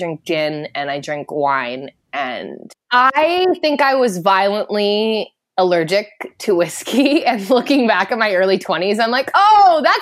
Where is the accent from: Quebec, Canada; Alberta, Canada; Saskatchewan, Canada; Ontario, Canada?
Alberta, Canada; how many people I would say I'm from Alberta and they'd be like, oh, Banff.